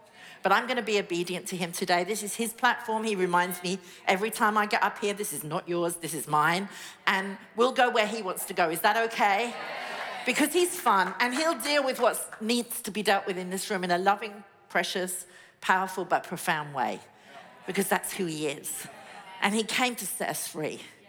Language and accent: English; England, United Kingdom; You know, I come from England and we have milk persons.